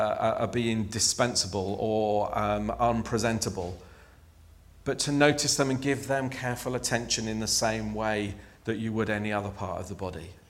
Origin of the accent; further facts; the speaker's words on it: Chesham, South East England, United Kingdom; At the church I grew up in Chesham in Buckinghamshire